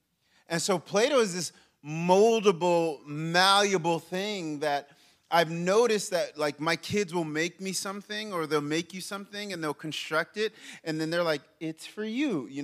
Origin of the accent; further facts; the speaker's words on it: Memphis, Tennessee, United States; when I tell people like, yeah, I'm from Memphis, they're like, oh, you're in the heart of the mission field, aren't you?